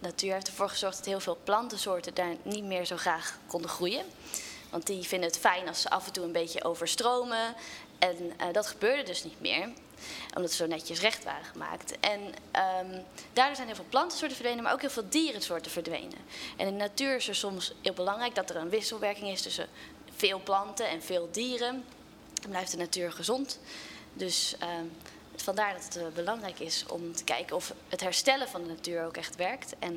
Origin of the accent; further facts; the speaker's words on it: Apeldoorn, Gelderland, Netherlands; Nee, ik kom uit Apeldoorn. Dat is in Gelderland.